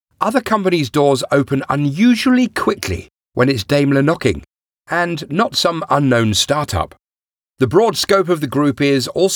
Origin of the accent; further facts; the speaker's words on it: Munich, Bavaria, Germany; English is a second language; Growing up in Munich, I probably soaked up and incorporated entrepreneurship at the kitchen table